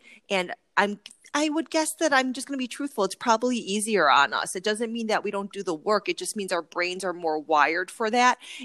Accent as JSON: {"language": "English", "region": "Midwest", "country": "United States", "tie": "born or raised there", "lives_now": "California, United States", "said": "I grew up in the Midwest. We did not have mountains then, and it was really cold"}